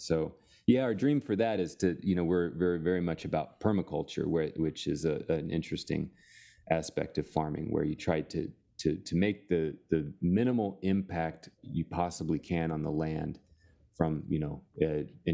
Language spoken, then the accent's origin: English; Louisville, Kentucky, United States; But yeah, so I am from Louisville, Kentucky, where I am teaching now at the University of Louisville.